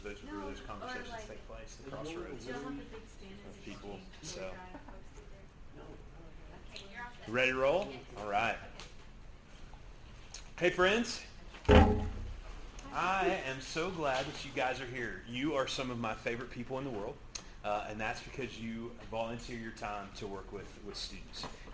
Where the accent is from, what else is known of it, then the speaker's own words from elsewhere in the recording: Salem, Illinois, United States; I grew up in Salem.